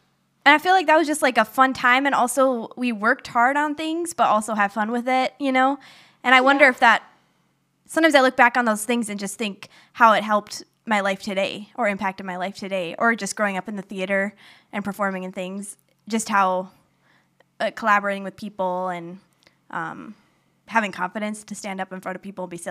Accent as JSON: {"language": "English", "town": "Rochester", "region": "Minnesota", "country": "United States", "tie": "born or raised there", "said": "especially in where we grew up in Rochester, Minnesota, very small"}